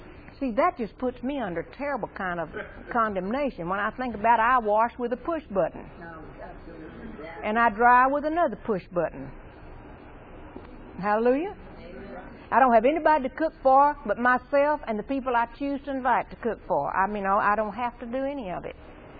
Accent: Louisiana, United States; And I grew up near Shreveport, and I'll tell you, there is no more meanness and crime in Shreveport.

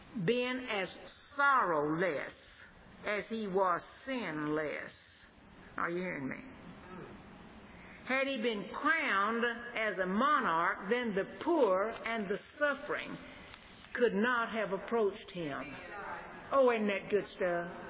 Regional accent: United States; We would prefer, as an American, you know, just as a logic, we would prefer to be saved by some mighty army.

